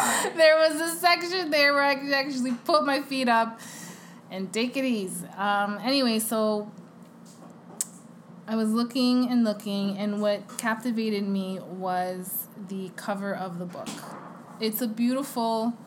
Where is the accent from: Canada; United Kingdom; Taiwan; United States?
Canada; There's only so much I can do, A, being Canadian, being all the way up here, and whatnot.